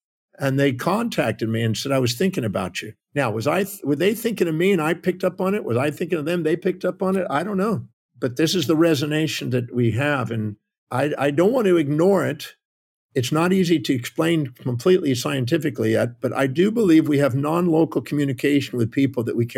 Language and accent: English; Houston, Texas, United States; born there; I was born in Houston, Texas, 1954. I'm 70 here in 2 months.